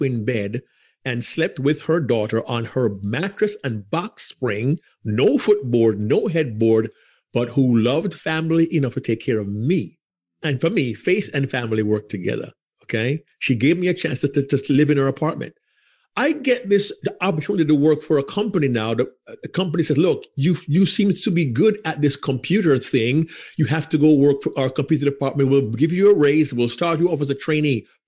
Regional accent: Jamaica; as you can tell, I'm Jamaican, but I grew up in a family of faith.

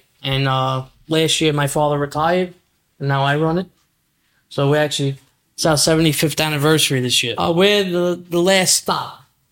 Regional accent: Bensonhurst, New York, United States; I'm from Bensonhurst.

